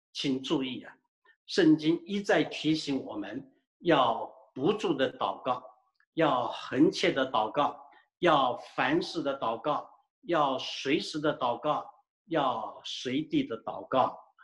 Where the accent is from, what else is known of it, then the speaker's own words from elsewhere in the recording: China; 我们中国人华人蒙神的怜悯，我们实在感恩。